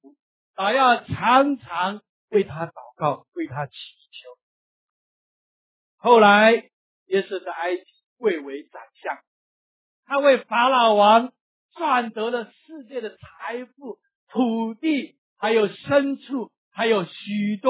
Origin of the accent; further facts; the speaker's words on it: China; 我们中国人有的时候也是感觉不到多少爱。